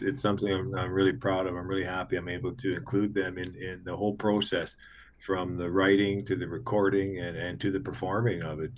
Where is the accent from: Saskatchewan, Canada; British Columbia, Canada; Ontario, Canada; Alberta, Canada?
Saskatchewan, Canada; Pierceland; now in Leader, Canada; I'm living in Leader, Saskatchewan. And my hometown is actually in Pierceland, Saskatchewan, the northern part of the province. But I've been down here for a better part of 20 years